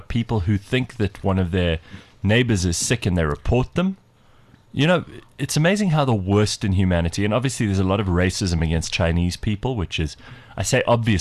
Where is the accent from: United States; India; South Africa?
South Africa; Now, Dion Chang is like as South African as me.